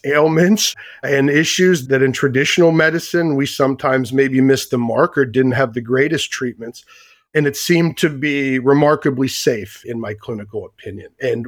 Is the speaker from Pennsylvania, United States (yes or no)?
yes; Pennsylvania, United States; Pennsylvania, which is my home state, had decided to institute a medical cannabis program.